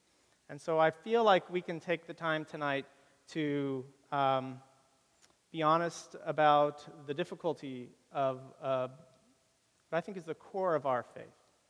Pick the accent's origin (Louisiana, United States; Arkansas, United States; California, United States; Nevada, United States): California, United States; San Diego; Not really, I'm from San Diego, and it's not really LA.